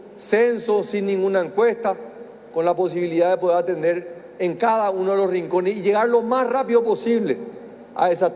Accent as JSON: {"language": "Spanish", "country": "Paraguay", "said": "me siento orgulloso como paraguayo, como colorado"}